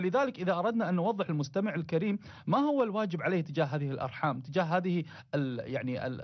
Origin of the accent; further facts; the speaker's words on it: Kuwait; وعندنا في الكويت خاصة بفضله عز وجل